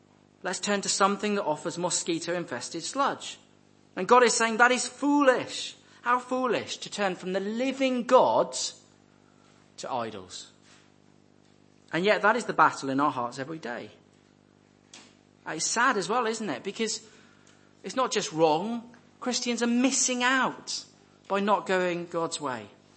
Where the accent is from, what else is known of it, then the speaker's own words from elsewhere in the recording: Wales, United Kingdom; I'm from Wales. I know that experience.